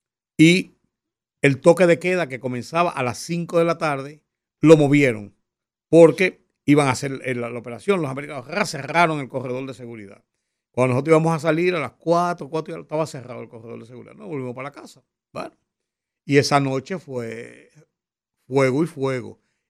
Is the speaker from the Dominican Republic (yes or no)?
yes; Dominican Republic; abrió el camino para que nosotros entendiéramos como dominicanos dos cosas